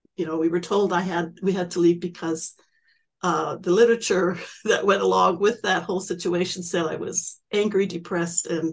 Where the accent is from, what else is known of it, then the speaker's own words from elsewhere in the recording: Western Canada, Canada; I grew up in Western Canada, as you know